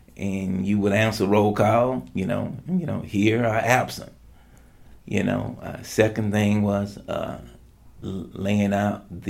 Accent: Marietta, Georgia, United States; I grew up here in Marietta in Cobb County, born and raised here, and was born at Kennestone Hospital.

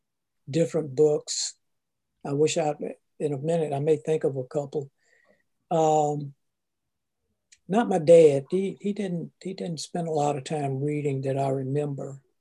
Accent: Marietta, Georgia, United States; So we did travel to different cities in Georgia. And that was pretty much the extent of my travel growing up in Marietta.

